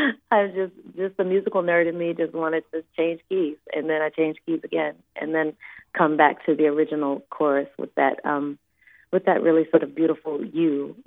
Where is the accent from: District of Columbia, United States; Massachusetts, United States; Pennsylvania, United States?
District of Columbia, United States; Washington; Yes, in my hometown of D.C.